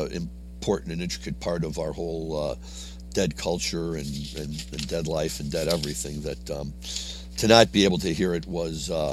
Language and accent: English; Chicago, Illinois, United States; I'm from Chicago. What do you want?